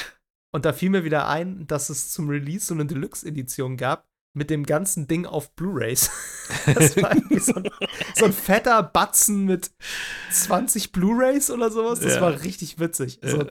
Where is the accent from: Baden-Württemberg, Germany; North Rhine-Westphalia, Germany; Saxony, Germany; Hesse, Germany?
North Rhine-Westphalia, Germany; bei dem kleinen Segelflughafen, der bei mir, wo ich herkomme, vom platten Land in Nordrhein-Westfalen.